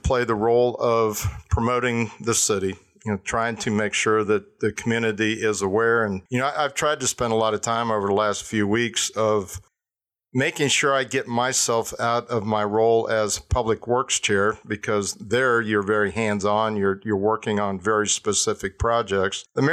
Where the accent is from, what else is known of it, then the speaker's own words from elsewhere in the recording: Ohio, United States; I grew up in Ohio, up east of Cleveland on Lake Erie. Spent all my time there until I went to college, went to Kent State